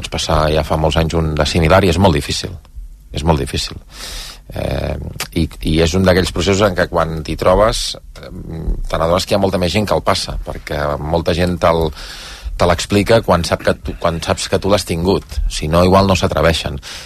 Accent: Badalona, Catalonia, Spain; jo com a badaloní tenia l'esperança

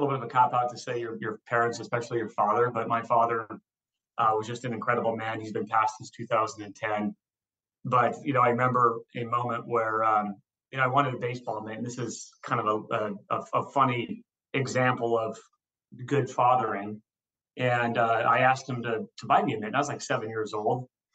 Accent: Montana, United States; You've heard me already bring it up, I don't know how many times in this discussion of how proud I am to be from Montana.

